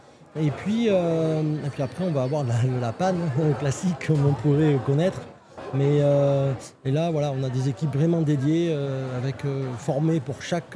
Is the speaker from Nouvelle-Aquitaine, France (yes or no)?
yes; Bergerac, Nouvelle-Aquitaine, France; Nous sommes de Bergerac, moi je suis un enfant de Bergerac. Je suis vraiment natif de Bergerac